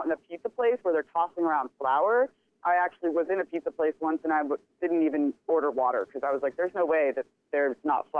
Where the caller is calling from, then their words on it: San Diego, California, United States; from San Diego.